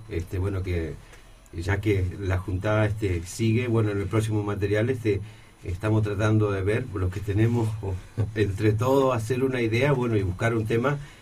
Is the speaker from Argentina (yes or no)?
yes; Chubut, Argentina; de donde vengo yo también, porque la mayoría de los … de la costa, decimos siempre, venimos de Bahía Camarones y Bahía Bustamante. Son dos lugares que están muy cerquita.